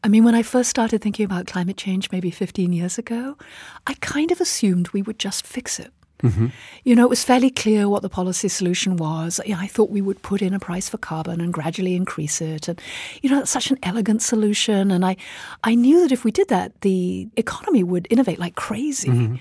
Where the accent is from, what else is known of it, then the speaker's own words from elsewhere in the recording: United Kingdom; You know, I'm British, so I focus on how firms can change.